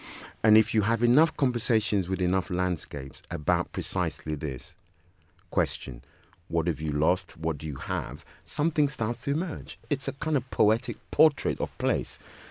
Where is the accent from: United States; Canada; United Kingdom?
United Kingdom; Chelsea, London; I grew up in West London, just off the Lotts Road in Chelsea, and in the shadow of Battersea Power Station